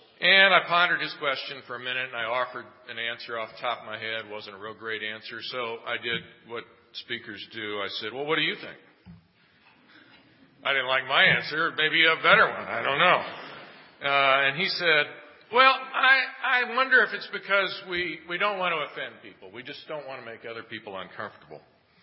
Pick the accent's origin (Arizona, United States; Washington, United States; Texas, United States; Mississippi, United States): Washington, United States; Seattle; Like, and I'm from Seattle, and it doesn't rain there.